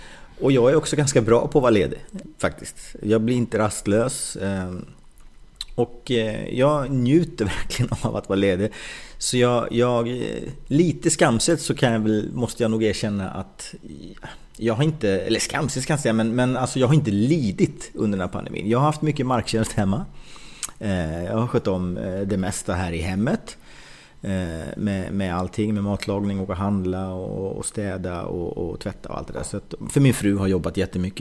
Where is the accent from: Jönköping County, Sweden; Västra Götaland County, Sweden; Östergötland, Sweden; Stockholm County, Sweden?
Jönköping County, Sweden; Vetlanda; also born or lived in Värnamo / Umeå; jag har haft några år uppe i Umeå, men det är någonstans ändå Vetlanda. Även om jag håller på Björklöven, så är det någonstans ändå Vetlanda som jag anser vara min hemstad och där jag har vux